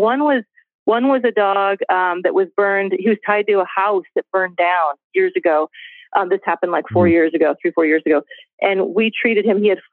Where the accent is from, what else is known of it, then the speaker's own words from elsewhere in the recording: Indiana, United States; I grew up in Indiana, like a suburb.